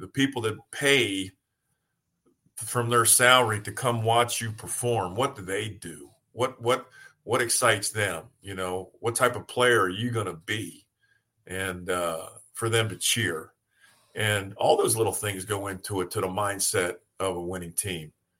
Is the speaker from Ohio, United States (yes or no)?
yes; Deer Park, Ohio, United States; and I'm from Deer Park, Ohio.